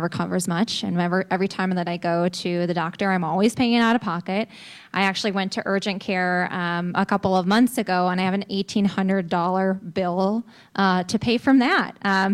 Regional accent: Eau Claire, Wisconsin, United States; Katrina mentioned the hospital crisis in Eau Claire, which is my hometown. I'm very familiar with that.

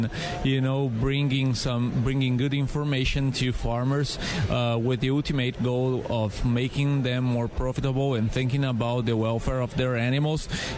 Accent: Brazil; also born or lived in Wisconsin, United States; when people ask me, I normally say that Wisconsin is my home state in the U.S., even though I'm from Brazil, Wisconsin is home for me.

